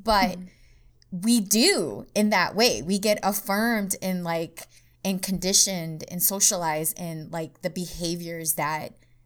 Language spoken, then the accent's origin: English; United States; being born and raised in America, it's confusing because we live in both cultures.